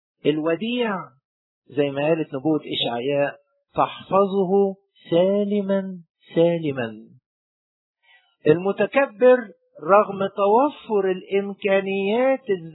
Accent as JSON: {"language": "Arabic", "town": "Tanta", "region": "Gharbia", "country": "Egypt", "said": "عندنا في طنطا"}